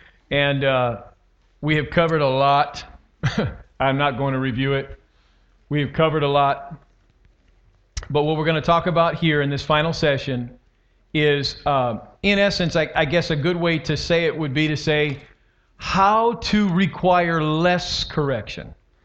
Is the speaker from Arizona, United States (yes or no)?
yes; Arizona, United States; But we are from Arizona. It's very hot in Arizona.